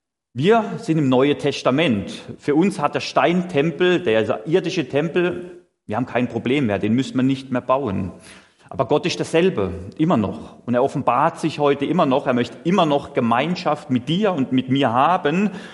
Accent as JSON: {"language": "German", "town": "Freiburg im Breisgau", "region": "Baden-Württemberg", "country": "Germany", "lives_now": "Dierdorf, Germany", "said": "Ich komme ursprünglich aus Freiburg im Breisgau. Ich denke, das merkt man wahrscheinlich jetzt dann auch im Laufe der Predigt. Der Dialekt ist ein bisschen wahrscheinlich ungewöhnlich für euch"}